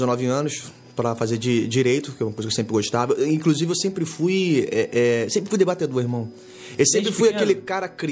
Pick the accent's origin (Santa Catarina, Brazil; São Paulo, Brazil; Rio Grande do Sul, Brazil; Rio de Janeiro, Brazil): Rio de Janeiro, Brazil; Angra dos Reis; 32 anos, sou casado, tenho dois filhos. E, bom, não nasci em Angra, nasci no Rio de Janeiro. Mas sempre tive raiz em Angra.